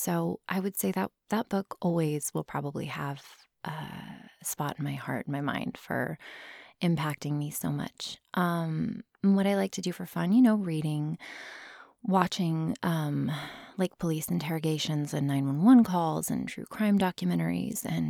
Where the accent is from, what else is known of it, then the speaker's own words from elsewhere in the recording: Arizona, United States; When I was a kid, we grew up in Arizona and we had no air conditioning because my parents did not have a lot of money when we were growing up.